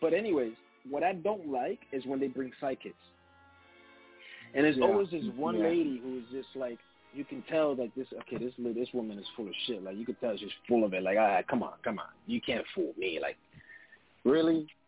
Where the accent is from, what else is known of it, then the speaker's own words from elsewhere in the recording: Brooklyn, New York, United States; also born or lived in Lower East Side, United States; So I used to live in the Lower East Side when I was a kid, right, before Brooklyn, because I'm from Brooklyn